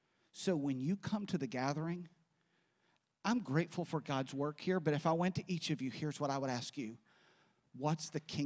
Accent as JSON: {"language": "English", "region": "West Virginia", "country": "United States", "tie": "born or raised there", "said": "But first … I grew up in West Virginia."}